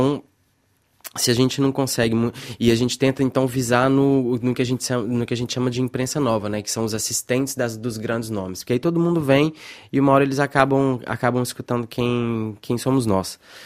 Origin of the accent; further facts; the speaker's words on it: Belo Horizonte, Minas Gerais, Brazil; Eu sou de Belo Horizonte, por isso que tem muita renda, tem muita inspiração da moda mineira nas minhas coisas.